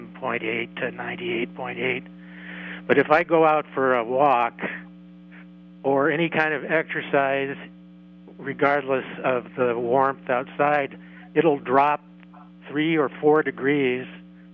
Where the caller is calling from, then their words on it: Missoula, Montana, United States; from Missoula.